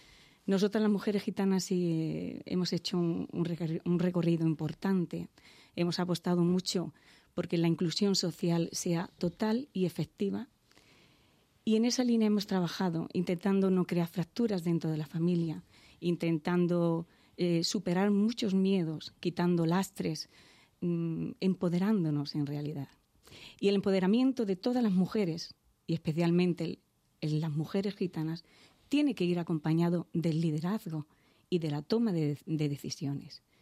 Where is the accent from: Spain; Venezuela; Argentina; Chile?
Spain; Community of Madrid; somos españoles, madrileños, demócratas